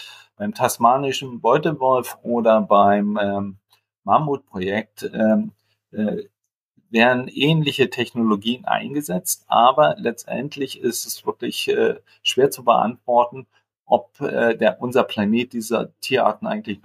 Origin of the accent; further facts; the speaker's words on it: Germany; ich bin in der DDR groß geworden